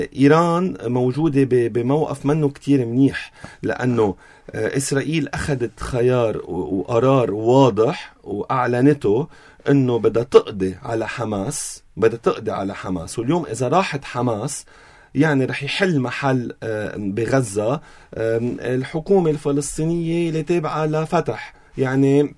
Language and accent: Arabic; Lebanon; أنا شعب لبناني